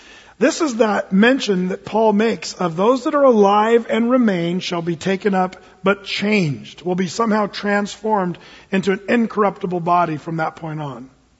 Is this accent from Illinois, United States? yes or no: no; Medford, Oregon, United States; See, I'm from Medford, and he's right.